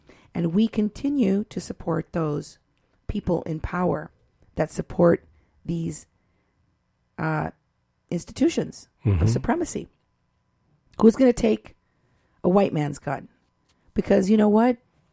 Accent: Iowa, United States; I grew up in Iowa where there's a lot of guns.

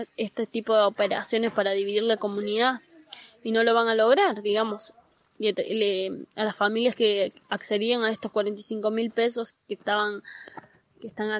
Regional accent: Córdoba, Argentina; Nosotros como ciudadanos argentinos, como ciudadanos cordobeses, nos merecemos el acceso a la vivienda

